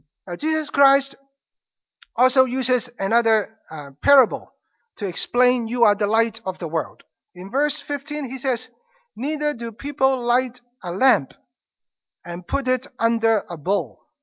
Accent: Hong Kong; Now, I grew up in Hong Kong. When I was younger or smaller, I used to live with my aunt.

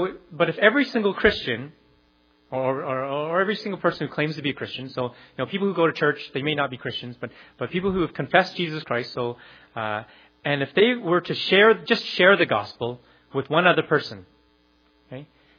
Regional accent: Calgary, Alberta, Canada; when I was growing up in Calgary

